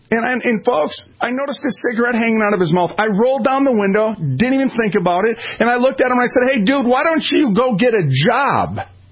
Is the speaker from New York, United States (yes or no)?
no; Minneapolis, Minnesota, United States; I was raised in North Minneapolis. I moved 37 times.